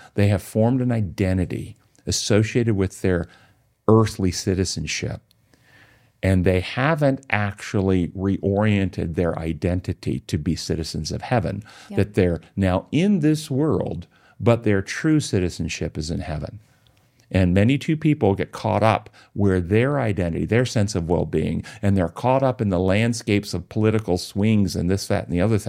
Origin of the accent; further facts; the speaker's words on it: United States; My identity for a while was derived, I'm an American.